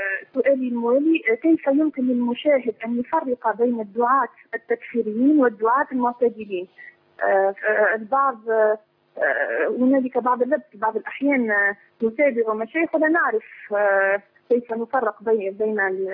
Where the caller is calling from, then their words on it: Tunisia; من تونس، وقد كلمت فضيلتكم الأسبوع الماضي